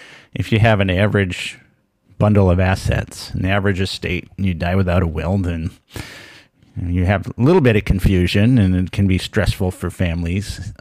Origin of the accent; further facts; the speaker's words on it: Minnesota, United States; the estate of … from my home state of Minnesota